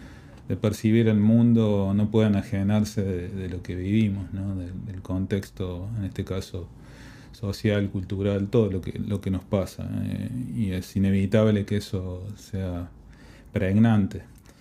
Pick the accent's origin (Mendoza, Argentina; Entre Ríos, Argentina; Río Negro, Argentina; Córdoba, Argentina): Córdoba, Argentina; estudié piano también en mis inicios en Córdoba, de donde soy oriundo.